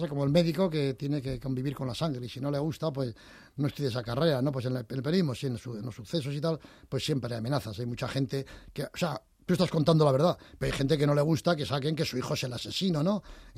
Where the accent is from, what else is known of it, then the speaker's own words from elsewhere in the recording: Pamplona, Navarre, Spain; Yo soy de Pamplona.